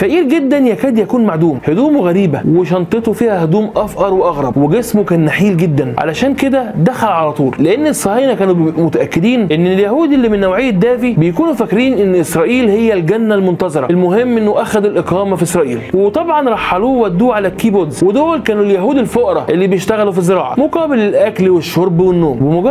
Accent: Egypt; المحرات زي ما بيقولوا عندنا في مصر

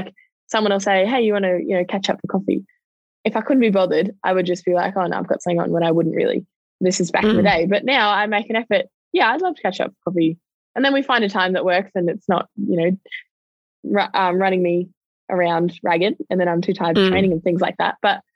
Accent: Melbourne, Victoria, Australia; Up in Sydney, I was visiting from Melbourne.

